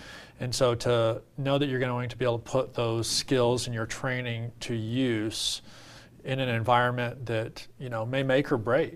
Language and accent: English; Arkansas, United States; And I had been raised as an oldest of five kids in a fairly small town in Arkansas.